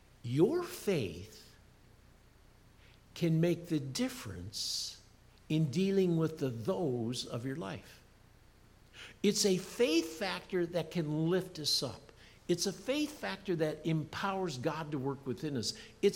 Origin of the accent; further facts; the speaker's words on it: Iowa, United States; I shared with the church family when I was 14, growing up in Iowa.